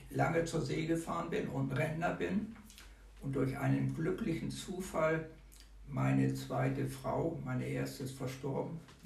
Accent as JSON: {"language": "German", "region": "Hamburg", "country": "Germany", "tie": "born or raised there", "said": "Ich bin Hamburger Jung."}